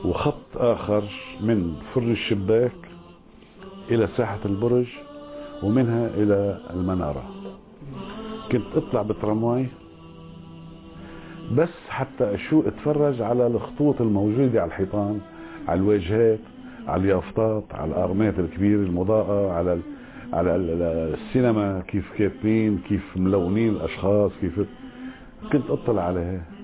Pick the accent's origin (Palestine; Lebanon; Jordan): Lebanon; Beirut, Beirut Governorate; ولدت في بيروت في منطقة اسمها طريق جديدة